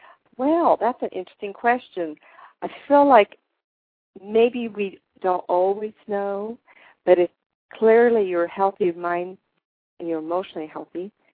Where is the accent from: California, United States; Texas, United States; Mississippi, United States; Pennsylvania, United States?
California, United States; I'm from Northern California, and I have friends there tonight who are listening to the show.